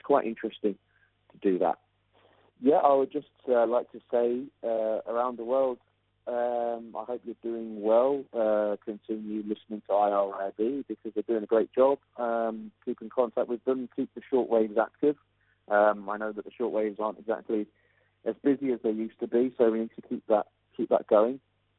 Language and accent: English; Leicester, East Midlands, United Kingdom; I'm from Leicester in England.